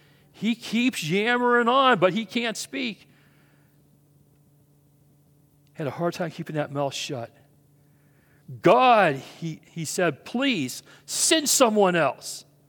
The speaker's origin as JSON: {"language": "English", "region": "West Virginia", "country": "United States", "tie": "born or raised there", "said": "One of my best buddies named Ryan, you know, and he lives out in Kansas City. We grew up together in West Virginia."}